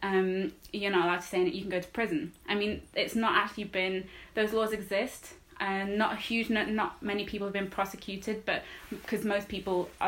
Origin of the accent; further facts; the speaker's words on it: Wales, United Kingdom; I grew up in Wales. My mum's Welsh and my dad's Ukrainian.